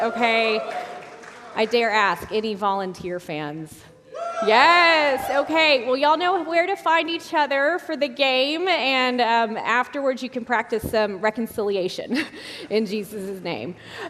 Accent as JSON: {"language": "English", "region": "Tennessee", "country": "United States", "tie": "born or raised there", "lives_now": "Washington, United States", "said": "I'm coming to you by Washington, D.C., but I grew up in East Tennessee, and so it is really wonderful to be back here in the South together."}